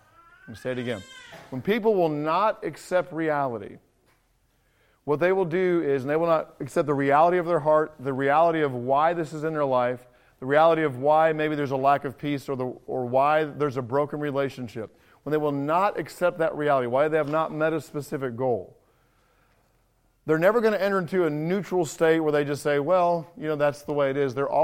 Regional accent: England, United Kingdom; I grew up in England, so we call them mobiles.

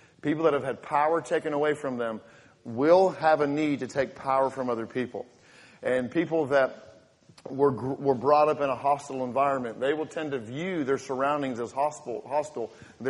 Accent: England, United Kingdom; Obviously, I grew up in England. You can tell because of my accent, right?

